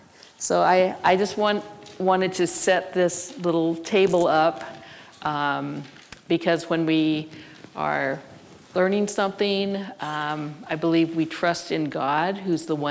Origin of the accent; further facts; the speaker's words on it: Redmond, Washington, United States; I'm from Redmond, Washington